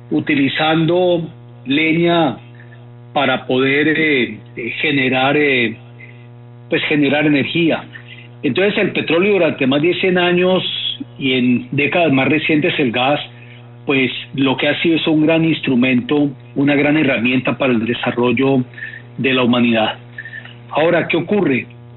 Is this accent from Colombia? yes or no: yes; Colombia; Entonces la pregunta que debemos hacernos como colombianos es si, contando con este recurso en el subsuelo